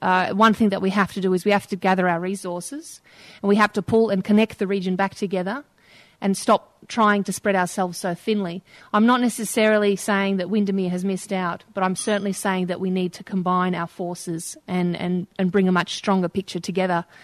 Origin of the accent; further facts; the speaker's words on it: Lara, Victoria, Australia; I grew up in Lara. I'm a child of migrants, came here when I was 4.